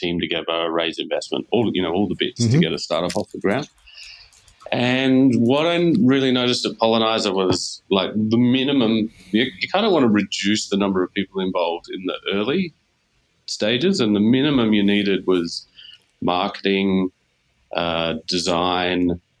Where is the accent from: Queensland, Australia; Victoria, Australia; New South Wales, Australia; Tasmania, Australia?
Tasmania, Australia; Hobart; moved away as an adult; also born or lived in England; So I grew up in Hobart.